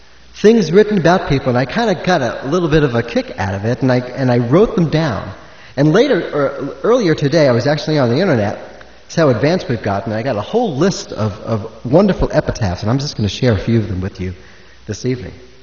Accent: New York, United States; I had a girlfriend back in Long Island. I'm from New York.

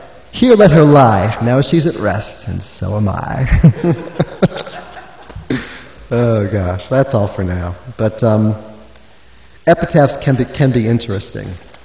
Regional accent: New York, United States; I had a girlfriend back in Long Island. I'm from New York.

